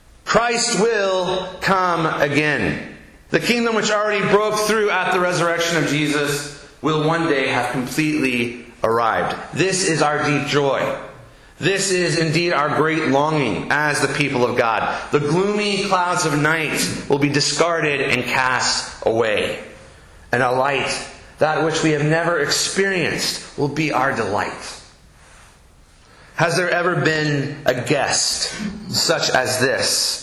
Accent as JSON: {"language": "English", "town": "Irving", "region": "Texas", "country": "United States", "tie": "born or raised there", "said": "because in the house where I grew up in Irving, my mom had elegantly placed some"}